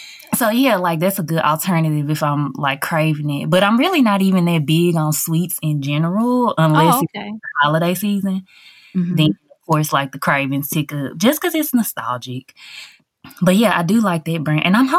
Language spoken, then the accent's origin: English; Covington, Tennessee, United States; Yes, Covington, Tennessee.